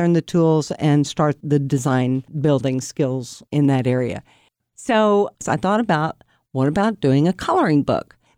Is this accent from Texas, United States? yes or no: yes; Texas, United States; also born or lived in New Mexico / Missouri; now in Fresno, United States; I was raised in Texas and New Mexico, and I came to Fresno State from Missouri in 2003.